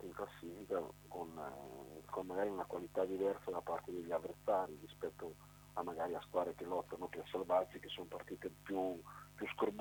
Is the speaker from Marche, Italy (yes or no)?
yes; Ancona, Marche, Italy; è normale che essendo anconetano mi piacerebbe